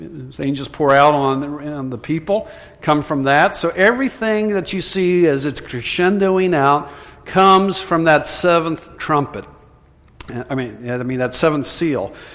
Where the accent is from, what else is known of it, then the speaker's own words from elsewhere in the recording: Maryland, United States; Where I grew up in Southern Maryland, it could be a sunny day and something would go wrong and you'd lose power for hours.